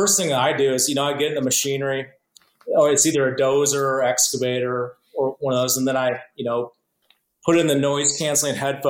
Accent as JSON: {"language": "English", "region": "Nebraska", "country": "United States", "said": "I'm a kid from Nebraska that was doing something completely different."}